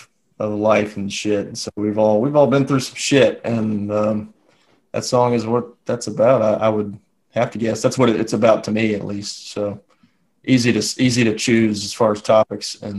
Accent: Kentucky, United States; he's from Kentucky, I'm from Kentucky

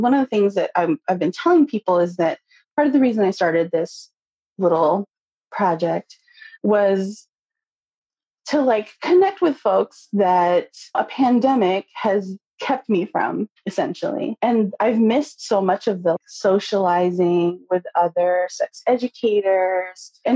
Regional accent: Makati, Metro Manila, Philippines; born there; I was born in Makati.

